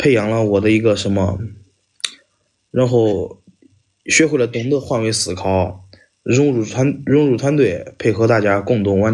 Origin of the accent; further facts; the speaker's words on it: Ningxiang, Hunan, China; 我来自宁乡县，